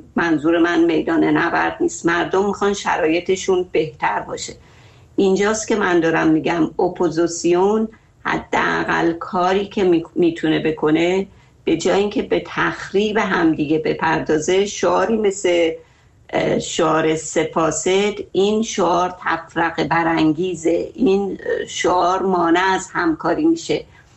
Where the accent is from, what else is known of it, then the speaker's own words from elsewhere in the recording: Iran; بله، ایران، ما همه ما ایرانی هستیم.